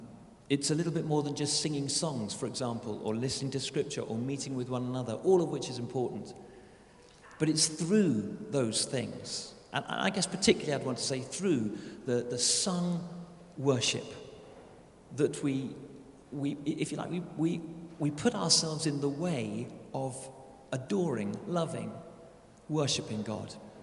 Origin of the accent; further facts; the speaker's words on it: United Kingdom; So I'm British